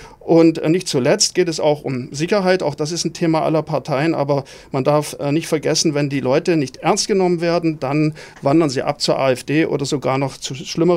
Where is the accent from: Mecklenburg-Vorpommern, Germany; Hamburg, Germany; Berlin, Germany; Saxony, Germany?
Mecklenburg-Vorpommern, Germany; Rostock; Ja, ich bin ja Rostocker